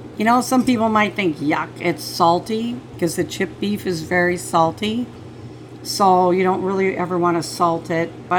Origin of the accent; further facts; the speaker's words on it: Nebraska, United States; I'm not from Milwaukee. In Milwaukee, I hear that you had to use butter. I'm from Nebraska. So it was oleo was the thing. In fact, I rarely ever got fresh butter when I was a kid.